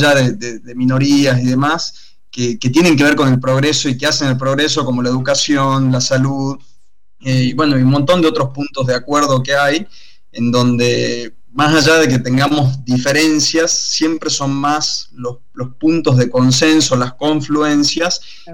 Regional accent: Salta, Argentina; soy de Salta

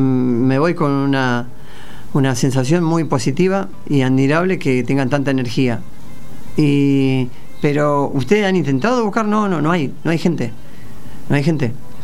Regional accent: San Nicolás, Argentina; vengo de San Nicolás

